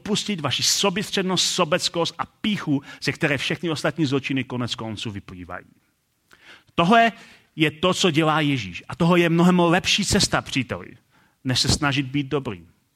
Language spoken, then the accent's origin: Czech; Hradec Králové, Hradec Králové Region, Czechia; Já říkal, já jsem z Hradce Králové